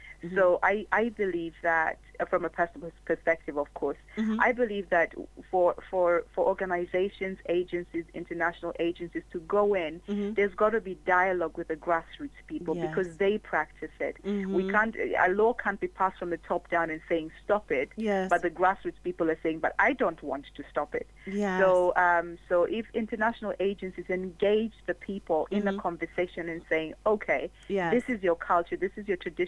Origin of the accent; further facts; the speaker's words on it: Kenya; I'm from Kenya originally.